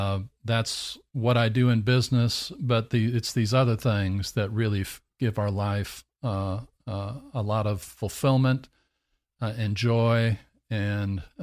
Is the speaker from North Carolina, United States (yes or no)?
no; Orlando, Florida, United States; I'm from Orlando, and I'm a real estate developer